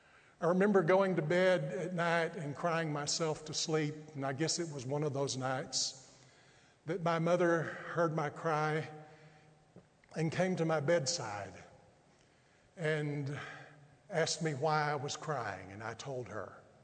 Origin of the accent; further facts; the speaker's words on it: Brownwood, Texas, United States; I remember when I was a third grade boy growing up in Brownwood, Texas.